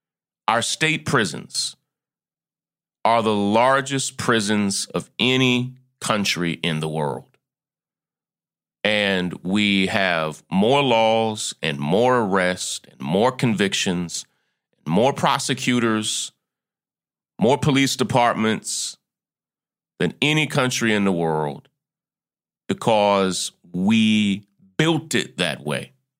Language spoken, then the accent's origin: English; United States; And often, as an American, it can be hard to understand where we stand in the scheme of the world